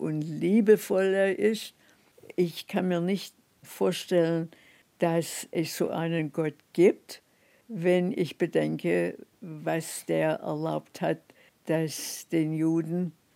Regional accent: United States; German is a second language; now in Germany; Bin hier zu Hause. Ich bin Amerikanerin, for better or for worse.

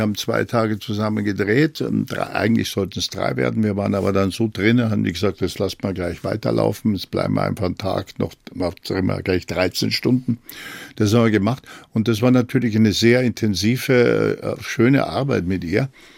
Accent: Germany

